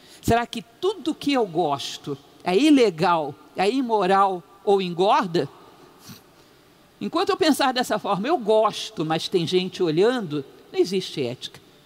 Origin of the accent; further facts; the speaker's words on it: Brasília, Federal District, Brazil; Eu uma vez estava em Brasília, sou de Brasília